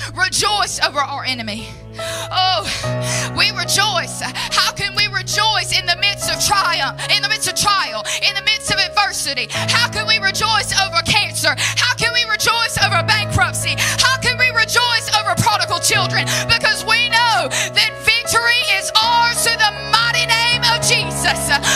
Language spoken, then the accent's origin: English; Gadsden, Alabama, United States; I'm from Gadsden, Alabama. I'm not even from around here, so I don't know.